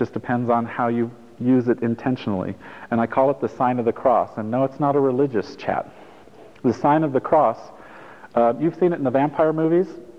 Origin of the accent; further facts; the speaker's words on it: Italy; I grew up in Italy, so coming here when gas, even at that time, was $3 a gallon